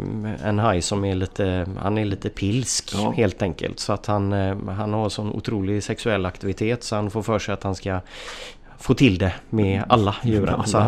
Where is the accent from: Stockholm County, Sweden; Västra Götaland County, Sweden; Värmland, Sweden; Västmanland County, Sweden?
Västra Götaland County, Sweden; Gothenburg; Alltså jag är uppvuxen på västkusten, jag är ju göteborgare från början.